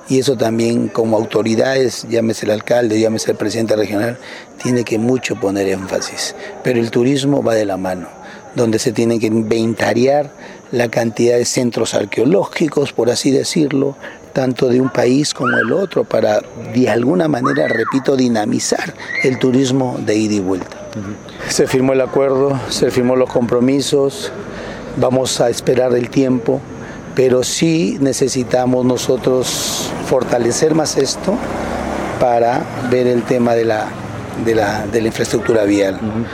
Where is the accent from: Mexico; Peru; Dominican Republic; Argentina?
Peru; que de alguna manera nosotros como peruanos tenemos que imitar lo que vemos.